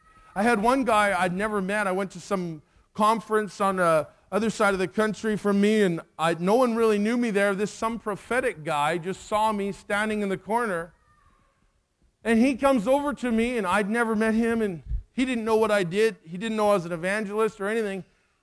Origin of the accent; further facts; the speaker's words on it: Canada; I'll speak as fast as a Canadian can, which is like four times as fast as you can.